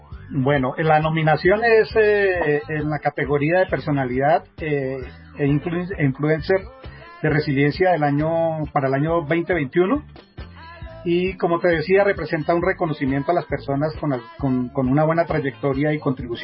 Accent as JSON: {"language": "Spanish", "country": "Colombia", "said": "yo soy el único colombiano que queda vivo en este concurso."}